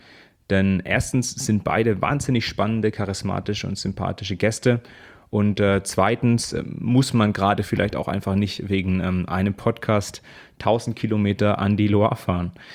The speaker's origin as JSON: {"language": "German", "country": "Germany", "said": "Wie gesagt, ich als Deutscher habe nicht so den Bezug zur Rebsorte."}